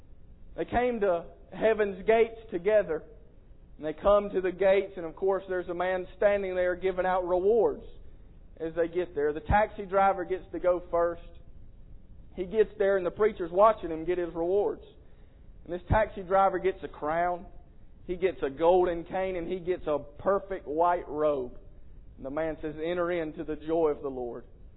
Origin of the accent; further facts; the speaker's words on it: South Carolina, United States; because I was coming from South Carolina, and I knew they could tell I was from South Carolina.